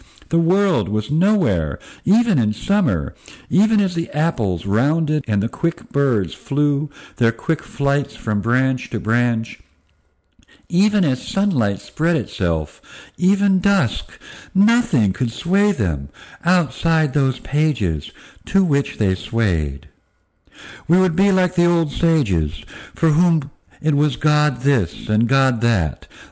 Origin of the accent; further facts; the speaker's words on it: Cleveland, Ohio, United States; I live in the country, and so I'm originally from Cleveland, a Jewish Cleveland urban guy, but moved to the country.